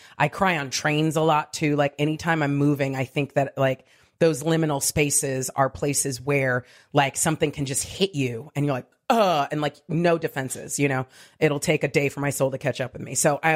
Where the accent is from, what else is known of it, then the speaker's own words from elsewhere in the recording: Diamond Bar, California, United States; I grew up in a city called Diamond Bar, California, which is right next to Pomona.